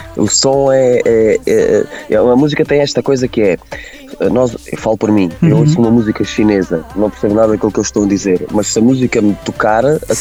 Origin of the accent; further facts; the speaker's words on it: Beja, Alentejo, Portugal; now in Aveiro, Portugal; Eu sou alentejano, sou um orgulhoso alentejano de Beja, mas já não vivo no Alentejo há muitos anos. Estou na zona da Aveiro já há quase 15 anos.